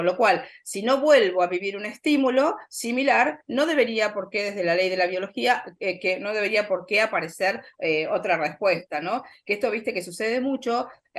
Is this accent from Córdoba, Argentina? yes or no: no; Buenos Aires, Argentina; Provincia de Buenos Aires.